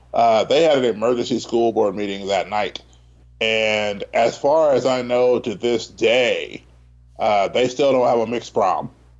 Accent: Tennessee, United States; especially in my hometown in Tennessee, I was looked at as, well, he's never going to quite be like us.

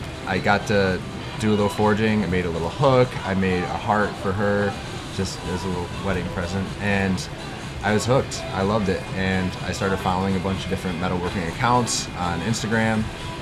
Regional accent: Syracuse, New York, United States; We're both from Syracuse, New York, and Priscilla was the pretty girl in class that I had a huge crush on

